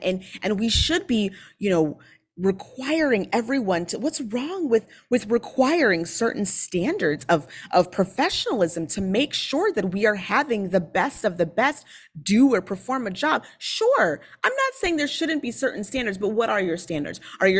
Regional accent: Minnesota, United States; accent: northern dialect; I am Minnesotan, first of all, so I have a northern dialect, and I was raised in suburban Minnesota, so I don't speak like I'm from Georgia, I don't speak like I'm from Tennessee

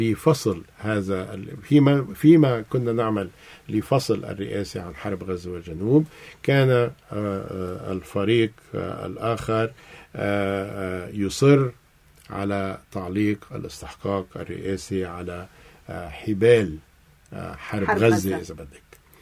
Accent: Lebanon; فينا نبحثه على طاولة كلبنانيين

